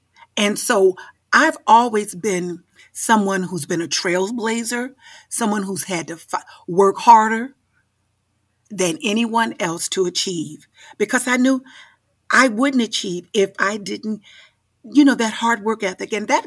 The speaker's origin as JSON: {"language": "English", "town": "Sardis", "region": "Mississippi", "country": "United States", "tie": "born there", "said": "I started in rural Mississippi. I was born in Oxford, Mississippi. Actually, I was born in Sardis, Mississippi, in the Hartley Colored People's Clinic."}